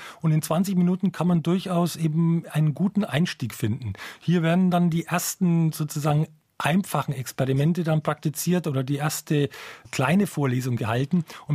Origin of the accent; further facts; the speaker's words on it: Bavaria, Germany; und Sie hören es vielleicht auch heraus, meine Heimat ist eben die fränkische Gegend